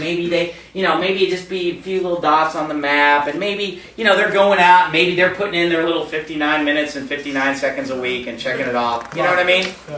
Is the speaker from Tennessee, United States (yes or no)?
no; Phoenix, Arizona, United States; My friend, you know, I'm from Phoenix, okay? And in Phoenix, where I live, there are a lot of good churches.